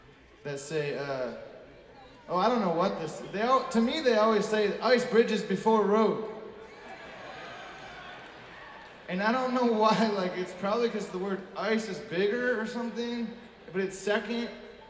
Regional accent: Michigan, United States; I grew up in Michigan where it was always freezing cold and snowing everywhere

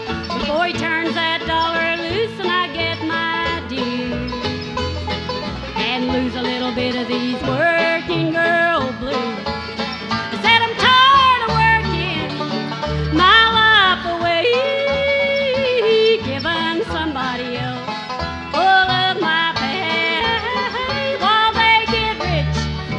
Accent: West Virginia, United States; That's my home state. That's where I grew up. But I've been living in Washington, Baltimore area for a long time now.

